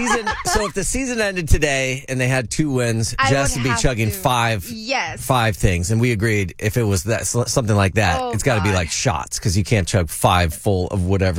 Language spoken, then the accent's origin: English; California, United States; I'm a 49er fan because, you know, I'm from the Bay Area, and that just makes sense.